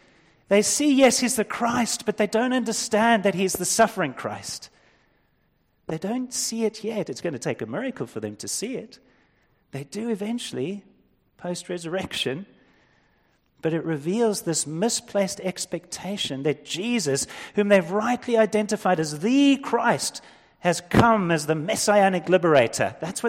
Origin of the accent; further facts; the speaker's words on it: Fish Hoek, Western Cape, South Africa; I wasn't a surfer, I was a bodyboarder, I grew up in Fishhook.